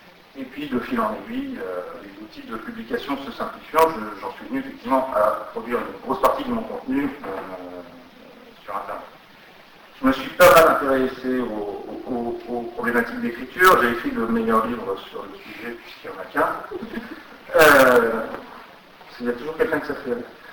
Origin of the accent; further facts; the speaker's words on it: Belgium; de chez nous en Belgique aussi